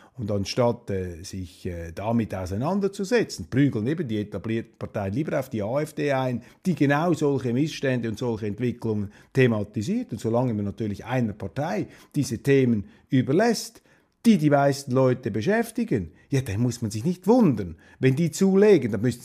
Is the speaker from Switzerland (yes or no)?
yes; Switzerland; Als Schweizer ist man da nicht so empfänglich.